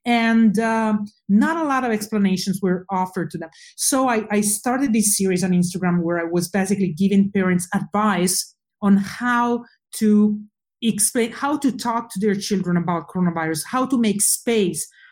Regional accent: Italy; English is a second language; I'm Italian, as you probably guessed from my accent. Even though in my own head I sound very American, but I have no experience that it's not the case. But I've seen this in my home country, Italy

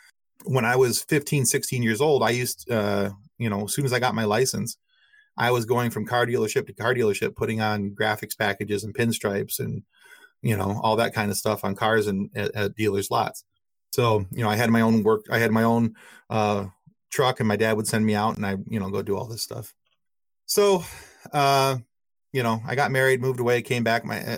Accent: Michigan, United States; hey, I'm a guy from Michigan

